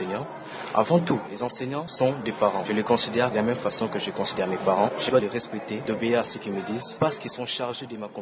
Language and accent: French; Bandundu, Kwilu, DR Congo; Je venais de la ville de Bandundu. Et puis, parce que mon père était en mutation, à la fin de la mutation, nous sommes venus à Kinshasa.